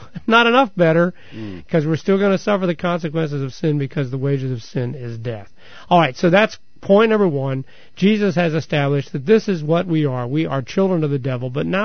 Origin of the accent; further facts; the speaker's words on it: Independence, Missouri, United States; born there; I was born in Independence, Missouri. How could I be anything but a Democrat? Truman's hometown.